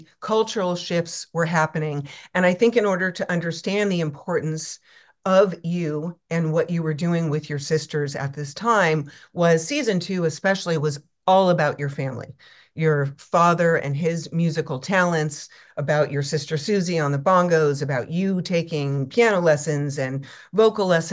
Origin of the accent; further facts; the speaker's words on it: Los Angeles, California, United States; now in Detroit, United States; I too am now a Detroiter, even though